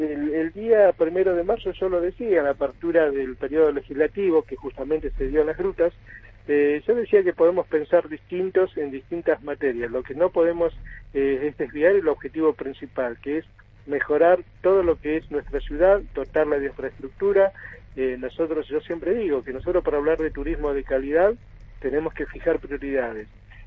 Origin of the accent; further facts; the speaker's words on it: San Antonio Oeste, Río Negro, Argentina; Yo soy nacido y criado en San Antonio.